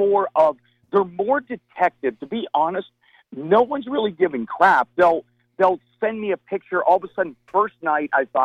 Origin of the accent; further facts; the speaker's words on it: Mechanicsburg, United States; There are so many stories that growing up in Mechanicsburg and things that happened to us that drive us to become